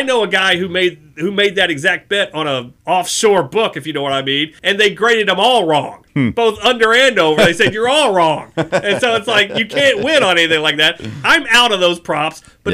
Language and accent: English; Kentucky, United States; all the white kids that I grew up with in Kentucky, they all liked Boston, and all the black kids, they all liked the Lakers